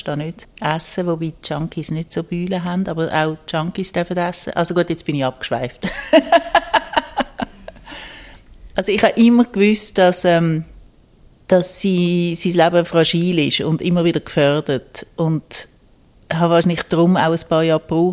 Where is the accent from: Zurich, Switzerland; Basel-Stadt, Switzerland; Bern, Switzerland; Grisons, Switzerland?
Zurich, Switzerland; Ich komme recht regelmäßig auf Zürich und sehe das immer noch auch als meine Heimat da.